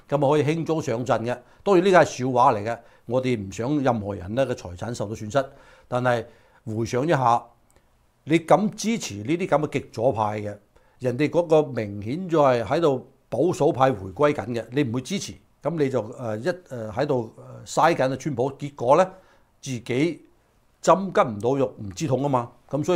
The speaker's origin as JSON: {"language": "Cantonese", "region": "California", "country": "United States", "said": "所以我哋自己加州人嚟講啦或者係我哋美國人嚟講嘅話咧"}